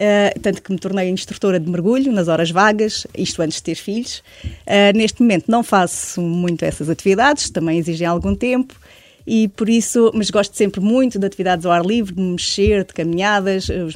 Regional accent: Alentejo, Portugal; moved away as an adult; now in Lisbon, Portugal; tenho 42 anos, vivo em Lisboa, mas sou alentejana. Vim para Lisboa aos 26 anos

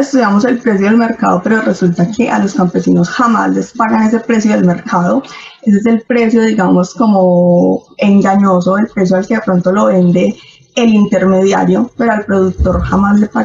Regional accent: Medellín, Antioquia, Colombia; moved away as an adult; now in Bogotá, Colombia; soy de Medellín, hace 5 años estoy viviendo acá en Bogotá. Me vine a vivir acá por mi esposo, me enamoré de un bogotano

